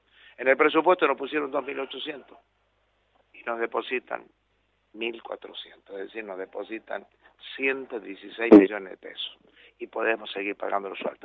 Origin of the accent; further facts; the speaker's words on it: La Rioja, Argentina; Y somos riojanos.